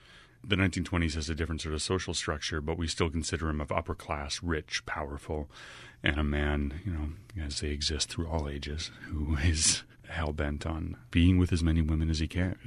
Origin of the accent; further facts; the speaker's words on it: Calgary, Alberta, Canada; moved away as an adult; now in United States; I grew up in Calgary for all my childhood, high school, did a little bit of my college time there. Then transferred to the U.S. for university.